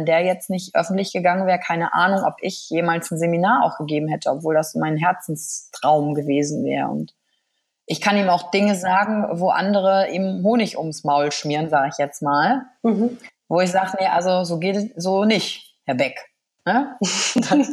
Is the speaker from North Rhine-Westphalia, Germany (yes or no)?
yes; Wuppertal, North Rhine-Westphalia, Germany; Und dann kommen wir aus Wuppertal